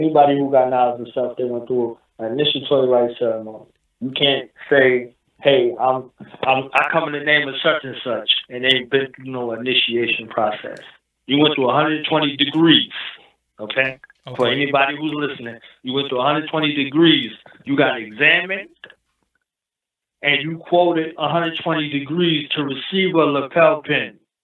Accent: Newark, New Jersey, United States; I was in the military. Like, I mean, but I'm from Newark.

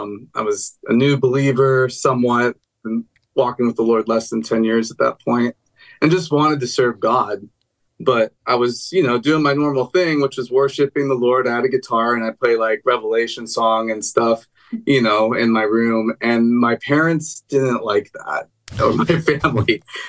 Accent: Seattle, Washington, United States; I grew up in Seattle during when a lot of the grunge and indie rock scene was going on.

